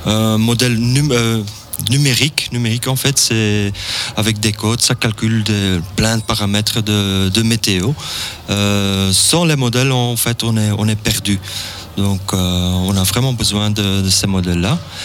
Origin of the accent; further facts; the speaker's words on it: Belgium; je suis météorologue, je viens de la Belgique et je passe mes vacances ici au Pays d'en Haut.